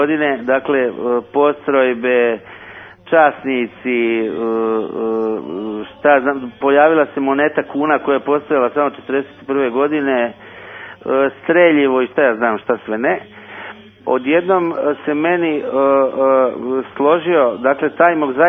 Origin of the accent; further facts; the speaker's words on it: Zagreb, City of Zagreb, Croatia; moved away; pošto sam rođen u Zagrebu i do ovoga proteklog rata bio tamo